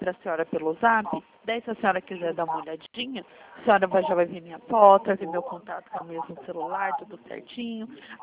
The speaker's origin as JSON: {"language": "Portuguese", "region": "São Paulo", "country": "Brazil", "said": "Sim, eu sou de São Paulo, da região de Campinas."}